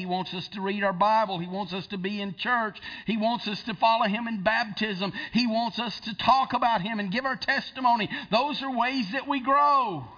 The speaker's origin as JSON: {"language": "English", "town": "Piedmont", "region": "Alabama", "country": "United States", "tie": "born or raised there", "said": "in the little church that I grew up in Piedmont, Alabama, we sang convention songs."}